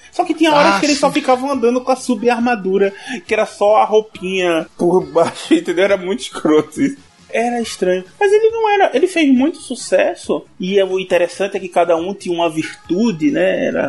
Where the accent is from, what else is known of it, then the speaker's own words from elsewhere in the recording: Recife, Pernambuco, Brazil; estava na rua brincando, na minha terra, em Recife.